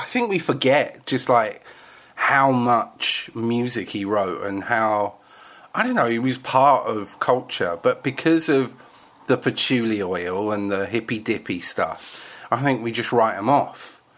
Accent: East of England, United Kingdom; I think it's growing up in Essex, isn't it?

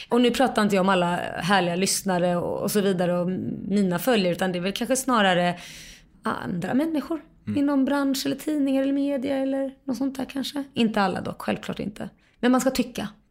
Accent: Kalmar, Kalmar County, Sweden; also born or lived in Lund / Jerusalem; så där bodde jag fram och tillbaka mellan Kalmar och Jerusalem de första två åren. Sen flyttade de tillbaka till Kalmar på heltid, och de skilde sig där någonstans också. Då bodde mamma alltså med mig i Kalmar från 2 års ålder där.

